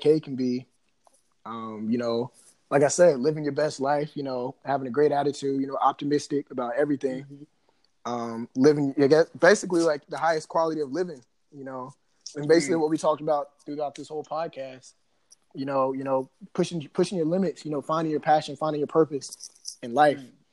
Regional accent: North Carolina, United States; I wish I could throw the fours up. I'm from the 336-919 area. We don't throw nothing up.

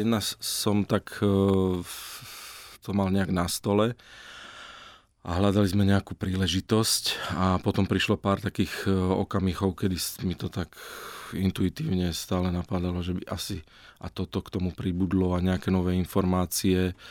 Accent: Prievidza, Trenčín Region, Slovakia; lebo pochádzam z Prievidze

